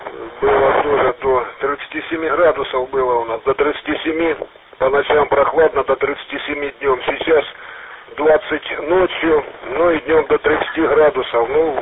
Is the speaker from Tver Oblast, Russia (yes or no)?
yes; Krasny Kholm, Tver Oblast, Russia; Я родом с Красного холма, но хотя в Ринке работаю, но тем не менее все равно приятно.